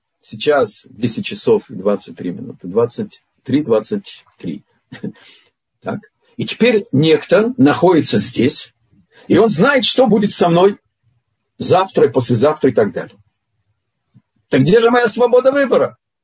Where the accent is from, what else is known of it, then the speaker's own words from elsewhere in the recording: Vilnius, Vilnius County, Lithuania; Я из Вильнюса